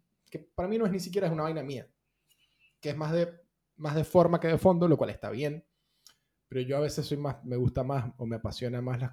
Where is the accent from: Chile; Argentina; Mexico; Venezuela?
Venezuela; Maracaibo, Zulia; accent: Maracucho/Porteño mix; Ambos somos de Venezuela, yo soy de Maracaibo, y Ley es de Caracas. Yo oscilo entre hablar porteño y maracucho, y a veces me sale un acento raro, una combinación en el medio que nadie entiende de dónde soy.